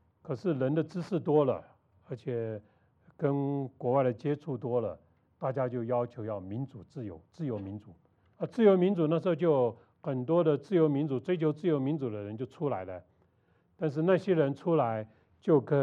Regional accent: Taiwan; 我在台湾长大，那时候我在台湾

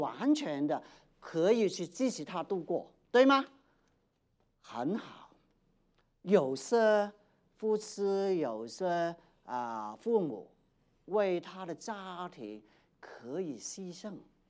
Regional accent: Hong Kong; 譬如我在香港成长，在六零年代那个时候呢，香港很穷啊

